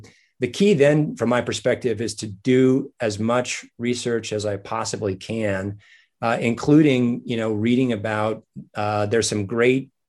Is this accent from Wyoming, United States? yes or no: yes; Wyoming, United States; when I was a teenager growing up in Wyoming, and both in high school and in college, I worked at the Fort Laramie National Historic Site for the National Park Service.